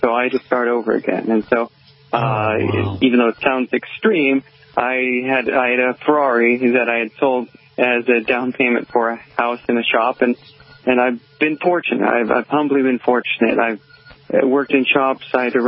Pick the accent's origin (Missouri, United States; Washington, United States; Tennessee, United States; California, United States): Washington, United States; Bellevue; And I grew up in the Bellevue area, which is sort of affluent in the sense that there are many people that have collections and so forth.